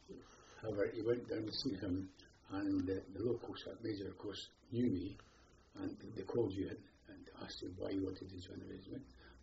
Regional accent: Kirkcaldy, Scotland, United Kingdom; born there; Yes, I was born in Kirkcaldy on the 26th of May, 1922.

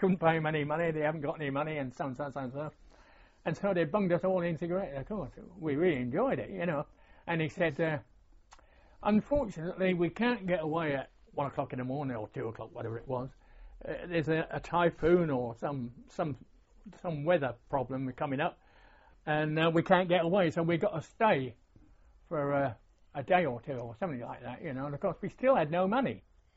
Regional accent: Ireland; And he said, he said, oh, you're Irish, are you? Oh, yeah, we're all Irish.

